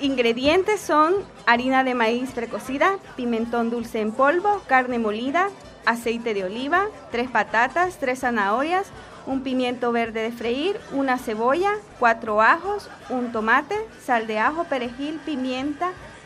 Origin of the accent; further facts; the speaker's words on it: El Salvador; yo, que soy salvadoreña